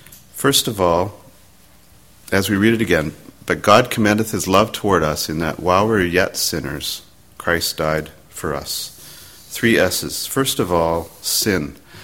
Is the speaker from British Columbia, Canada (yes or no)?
yes; British Columbia, Canada; my hometown of British Columbia.